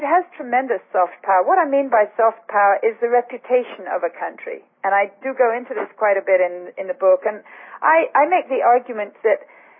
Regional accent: England, United Kingdom; when I was growing up in England

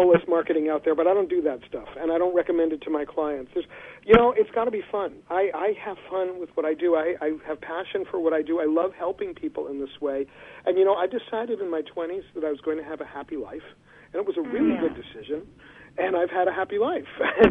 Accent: New York City, New York, United States; I grew up with this brand. I grew up in New York City, so this was a local brand.

